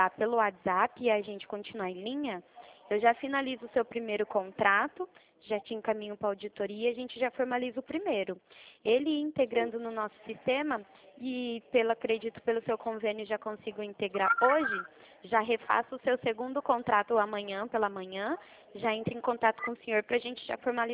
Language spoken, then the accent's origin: Portuguese; São Paulo, Brazil; eu sou do estado de São Paulo, aqui é o olerite